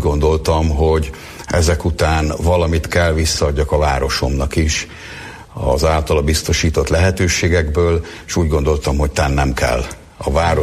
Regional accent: Hungary; ismerem a várost, itt születtem, itt éltem az egész életemet, itt folytatok vállalkozói tevékenységet

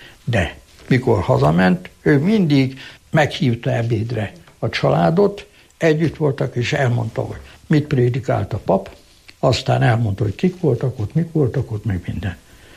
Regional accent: Great Hungarian Plain, Hungary; Én, mint alföldi ember, az iparvidéket nem tudtam megszokni.

